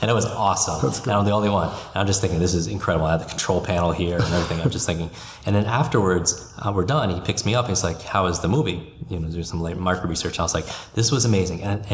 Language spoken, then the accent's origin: English; Westchester, New York, United States; And I grew up in Westchester, New York.